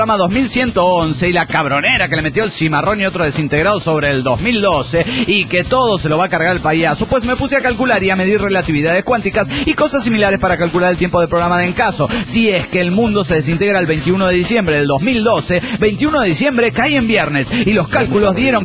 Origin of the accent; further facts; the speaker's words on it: Nuevo Laredo, Tamaulipas, Mexico; de Nuevo Laredo, Tamaulipas, México.